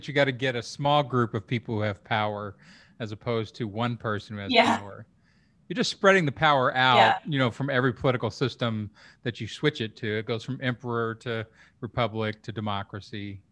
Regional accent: Kentucky, United States; like I grew up in Kentucky and I was on the border of the city and the, you know, the country.

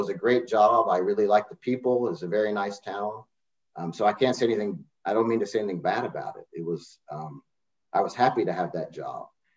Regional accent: Birmingham, Alabama, United States; also born or lived in Atlanta, United States; I was born in Atlanta, then we moved right back to Alabama. So I grew up in Birmingham, Alabama

